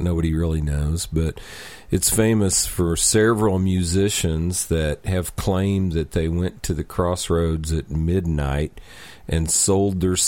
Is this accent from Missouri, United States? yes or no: yes; Kansas City, Missouri, United States; I'm from Kansas City, and that's like, you know, world-famous barbecue.